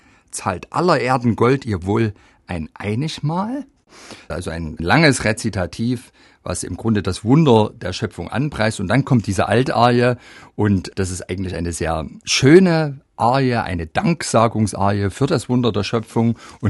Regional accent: Leipzig, Saxony, Germany; Ja, wir beide als Leipziger wissen ja auch, dass man in Leipzig durchaus mit einigem Stolz auf das alles schaut, was man hier so erreicht hat

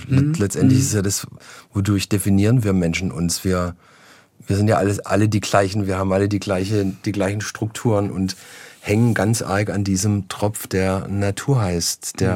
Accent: Baden-Württemberg, Germany; Ich bin schon so ein Junge aus dem Schwarzwald, der sich da nach wie vor unglaublich wohlfühlt. Ich bin im Wald groß geworden. Also meine Großmutter hat nach dem Krieg so ein altes Schützenhaus übernommen auf einem Dorf, und da bin ich groß geworden.

